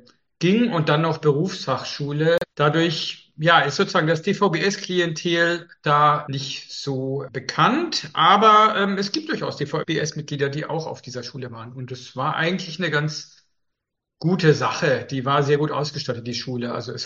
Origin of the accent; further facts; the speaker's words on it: Erlangen, Bavaria, Germany; Ich habe es tatsächlich auch in Erlangen angefangen, wo ich aufgewachsen bin, habe auch bei meinen Eltern noch gewohnt, weiterhin.